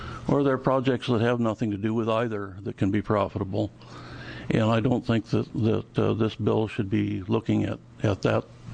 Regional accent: Beaverton, Oregon, United States; from Beaverton

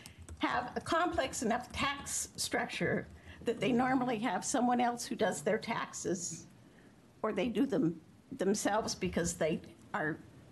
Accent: Bend, Oregon, United States; I'm a native of Central Oregon. I was born in Bend.

